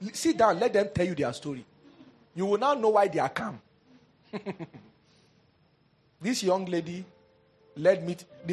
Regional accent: Ohafia, Abia, Nigeria; I'm from Ohafia.

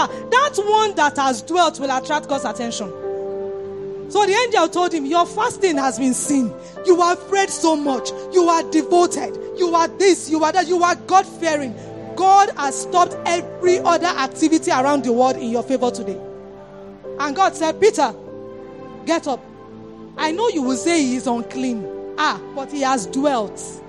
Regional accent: Ondo, Nigeria; So I'm from Ondo State

